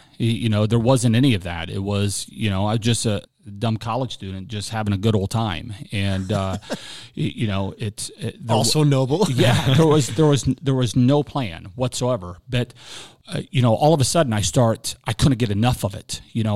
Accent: Muncie, Indiana, United States; The area that I was from Muncie, Indiana, 70,000 people in there, but it was really, really elite volleyball at the time, and still is.

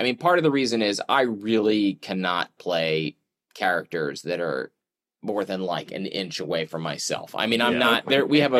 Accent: Pennsylvania, United States; born or raised there

